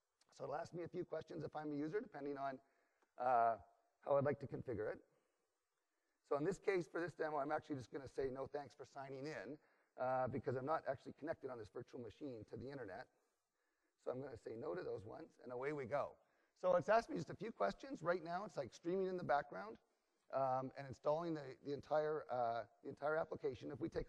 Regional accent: Canada; as I say in my home country of Canada, good day, A.

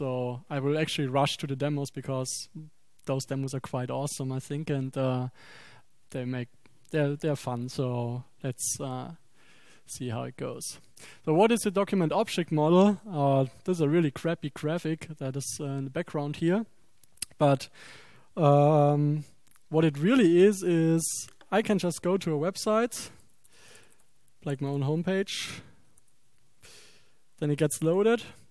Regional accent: Regensburg, Bavaria, Germany; I'm from Regensburg, Germany.

